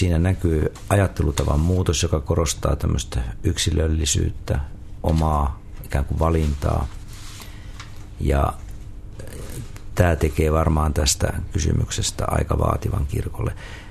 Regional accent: South Ostrobothnia, Finland; meillä päin siellä Etelä-Pohjanmaalla, niin edelleen kirkolla on sija ihmisten elämässä

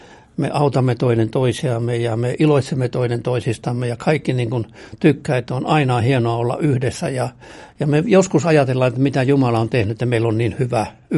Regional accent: Saarijärvi, Central Finland, Finland; born there; Minä synnyin Saarijärvellä ja perhe oli tosi suuri, mihinkä mä synnyin. Kaiken kaikkiaan 15 lasta

